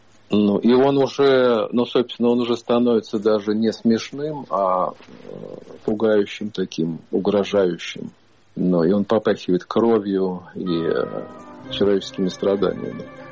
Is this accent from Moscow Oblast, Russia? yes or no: yes; Moscow Oblast, Russia; born there; Я родился в Подмосковье и обожаю его.